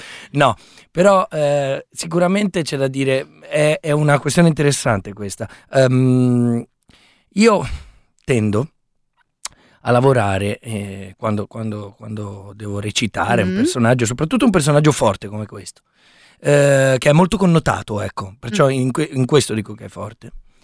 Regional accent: Milan, Lombardy, Italy; io non sono bosniaco, io sono milanese, sono della Barona.

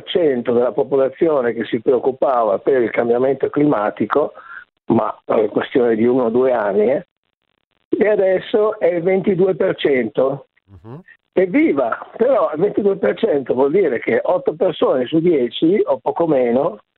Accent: Milan, Lombardy, Italy; now in Emilia-Romagna, Italy; da milanese scappato ora in Emilia.

